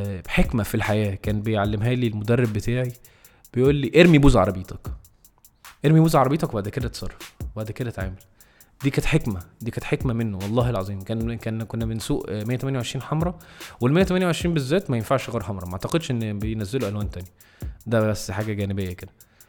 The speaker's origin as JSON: {"language": "Arabic", "country": "Egypt", "said": "انا معتمد بقى ان انا جاي من مصر"}